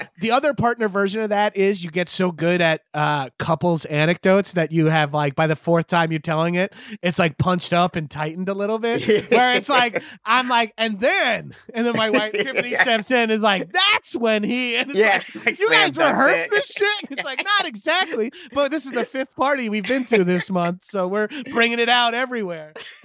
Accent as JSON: {"language": "English", "town": "Atlanta", "region": "Georgia", "country": "United States", "said": "It's He's like, from Houston. I'm from Atlanta, so I hate him."}